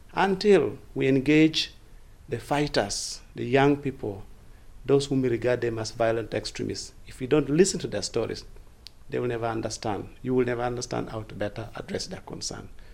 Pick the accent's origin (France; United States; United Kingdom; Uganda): Uganda; director for African Youth Initiative Network. I am from Uganda.